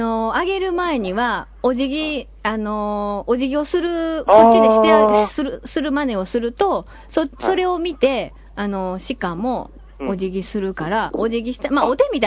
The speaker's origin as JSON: {"language": "Japanese", "region": "Nara", "country": "Japan", "tie": "born or raised there", "said": "奈良市、市内です。"}